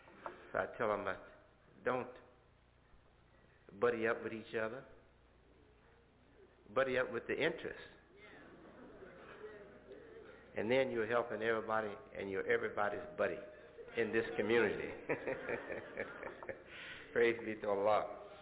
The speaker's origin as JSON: {"language": "English", "town": "Chicago", "region": "Illinois", "country": "United States", "tie": "born or raised there", "said": "in the area of town, suburban areas of Chicago, my hometown"}